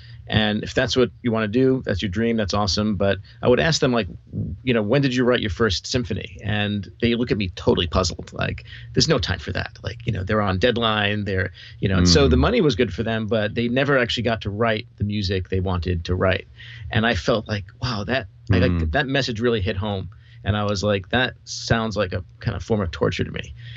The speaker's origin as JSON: {"language": "English", "town": "Brooklyn", "region": "New York", "country": "United States", "tie": "born or raised there", "said": "growing up where I grew up in Brooklyn, New York, in the community I grew up"}